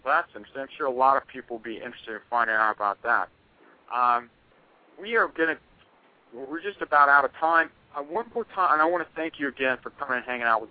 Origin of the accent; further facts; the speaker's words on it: Ohio, United States; I mean, I'm from Ohio, but I just read about living in Kansas the other day.